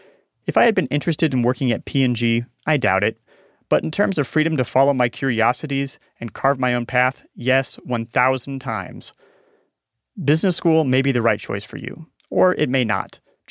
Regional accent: Omaha, Nebraska, United States; In 2002, when I was living in my hometown of Omaha, Nebraska, everyone was house crazy.

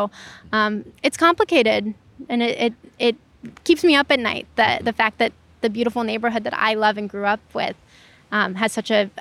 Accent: Illinois, United States; It was just idyllic to grow up here as a child.

